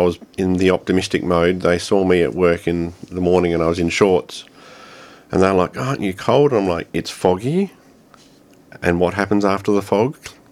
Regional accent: Adelaide, South Australia, Australia; now in Melbourne, Australia; I grew up in Adelaide, and having moved over to Melbourne many years ago

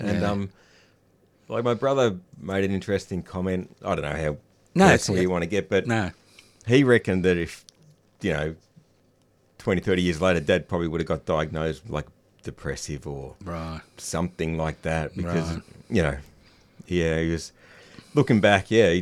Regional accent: Geelong, Victoria, Australia; born there; I was born in Geelong Hospital. Family was living in Colac at the time.

